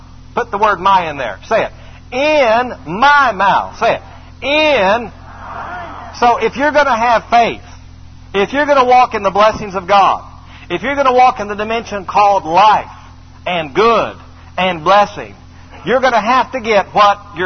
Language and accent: English; the South, United States; I said, I'm from the South.